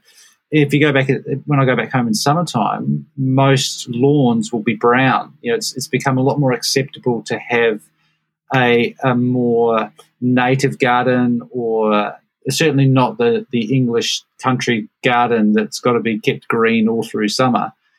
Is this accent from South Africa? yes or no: no; Adelaide, South Australia, Australia; moved away; I grew up in Adelaide and I've seen that over the last couple of decades when I've gone back to South Australia, I've seen more and more awareness.